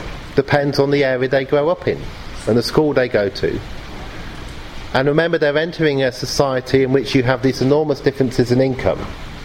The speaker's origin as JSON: {"language": "English", "town": "Oxford", "region": "South East England", "country": "United Kingdom", "tie": "born or raised there", "said": "This is Oxford. I grew up in Oxford. It's where I work in Oxford."}